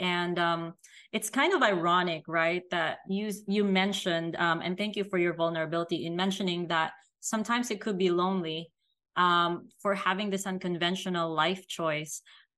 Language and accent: English; Philippines; I grew up Catholic, I'm Filipina, and it's just people just love babies over there.